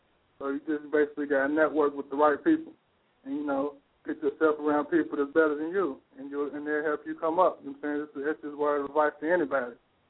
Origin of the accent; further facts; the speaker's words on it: Louisville, Kentucky, United States; I mean, growing up in Louisville, you would always want to do a song about Ali